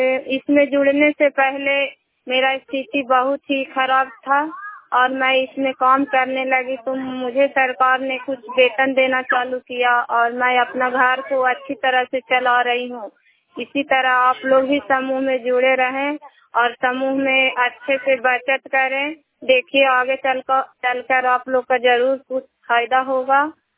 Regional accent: Harbaspur, Bihar, India; मैं ग्राम हरबसपुर की रहने वाली हूँ

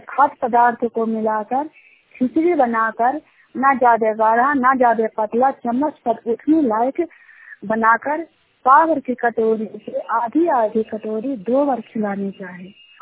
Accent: Chinyar, India; मैं चिन्यार गांव का रहने वाली हूं और चांदनी तिरका महिला ग्राम संगठन का सीएम हूं और तिरका प्रखंड का निवासी हूं।

